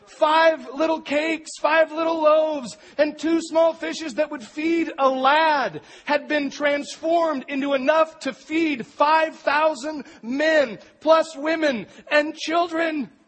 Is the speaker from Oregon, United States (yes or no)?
yes; Astoria, Oregon, United States; I grew up in Astoria, Oregon, and out on the jetty, it's an amazing thing to watch a storm.